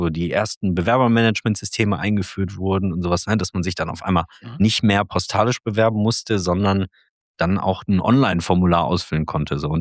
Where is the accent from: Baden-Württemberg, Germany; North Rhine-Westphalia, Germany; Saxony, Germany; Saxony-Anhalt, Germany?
North Rhine-Westphalia, Germany; Duisburg; geboren und aufgewachsen in Duisburg. Wobei das Aufgewachsen würde ich gerne erweitern zum Ruhrgebiet tatsächlich, weil sich mein Leben immer schon entlang der A40 oder der S-Bahn-Linie S1 abgespielt hat. Also einmal irgendwo zwischen Duisburg und Dortmund